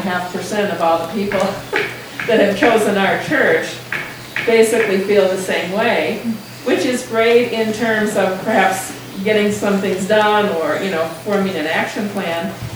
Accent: Minnesota, United States; I'm from Minnesota, so of course there's a Lutheran church anywhere you want to find one.

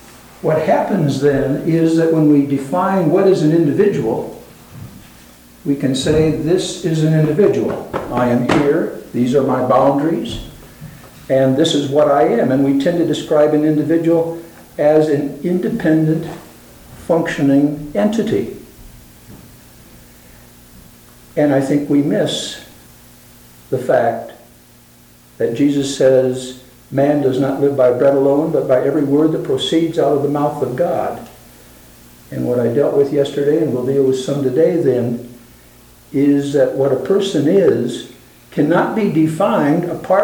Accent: Portland, Oregon, United States; And I'm from Portland, Oregon, and work both as a social worker in private practice and also as a parish pastor.

